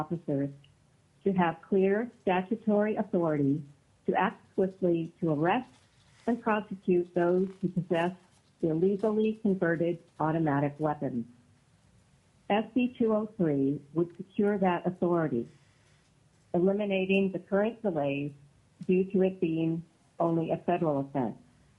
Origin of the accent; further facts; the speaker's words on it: Juneau, Alaska, United States; Oh, sorry. … from Juneau.